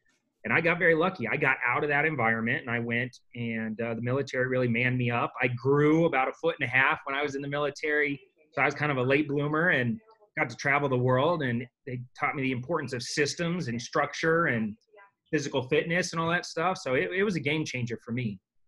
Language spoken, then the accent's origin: English; Mesa, Arizona, United States; Yeah, I grew up in Mesa, Arizona. My parents, you know, were hardworking, lower middle class.